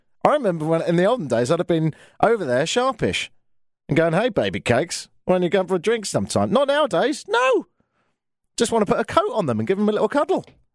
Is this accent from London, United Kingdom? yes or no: yes; London, United Kingdom; moved away as an adult; also born or lived in Ottawa; now in Toronto, Canada; I'm from London, which is in the United Kingdom